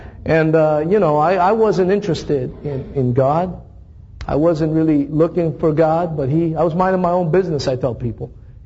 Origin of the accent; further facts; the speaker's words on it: Thessaloniki, Central Macedonia, Greece; born there; first language Greek; English is a second language; I was born in the city of Thessaloniki. And Greek is my first language.